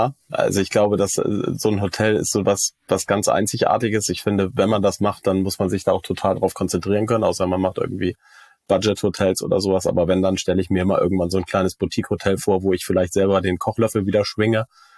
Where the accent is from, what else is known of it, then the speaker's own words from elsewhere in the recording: Hamburg, Germany; Aber ich bin tatsächlich in Teilen groß geworden in Othmarschen.